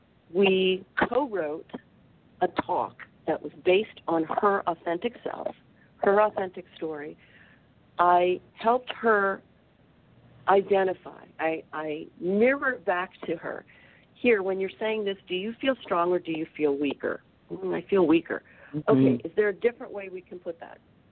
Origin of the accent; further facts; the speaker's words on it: Midwest, United States; Well, I was born in 57, but still, that sort of growing up in the Midwest, it still felt very present, the 60s, trust me.